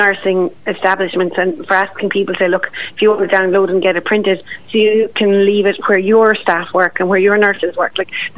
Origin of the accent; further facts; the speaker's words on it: Ireland; oh, positive recognition campaign, it's very American and we're Irish.